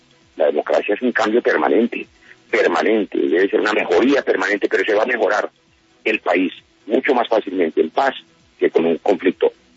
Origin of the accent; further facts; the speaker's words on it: Colombia; Me siento, Hassan, con un gran alivio, con la satisfacción y la emoción que sienten los colombianos, que como yo nací hace 52 años y no he conocido un solo día de la vida sin guerrilla, sin FARC.